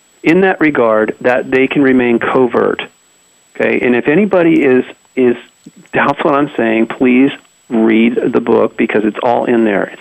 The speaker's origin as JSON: {"language": "English", "country": "United States", "tie": "born or raised there", "said": "I'm a normal human American. I was born and raised in America, and I never read any of this stuff."}